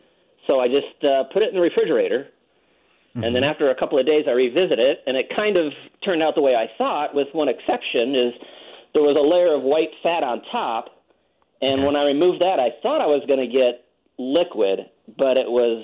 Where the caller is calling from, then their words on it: Arizona, United States; I'm calling from Arizona.